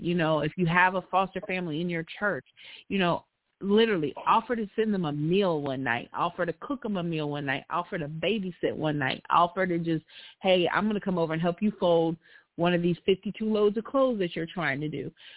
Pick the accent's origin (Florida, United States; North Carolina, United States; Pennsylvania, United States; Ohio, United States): Ohio, United States; now in Alabama, United States; I am actually from Ohio. Yeah, and I live in Alabama.